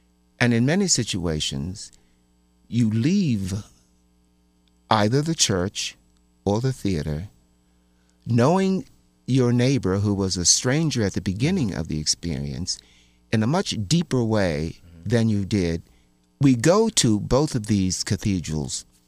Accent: Baltimore, Maryland, United States; When I was growing up in Baltimore, Washington, D.C. was called Chocolate City, Vanilla Suburbs.

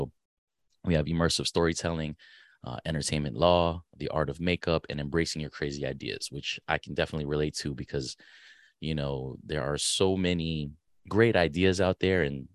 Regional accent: Arlington, Virginia, United States; So I grew up in Arlington. So, you know, the red brick building that you see right across the Potomac

